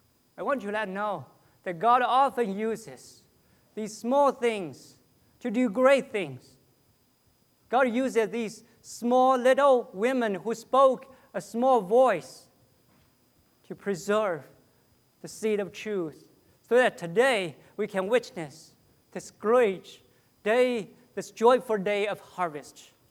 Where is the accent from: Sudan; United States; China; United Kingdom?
China; Brothers and sisters, I came from China And I am always amazed by the rapid growth of the church in China.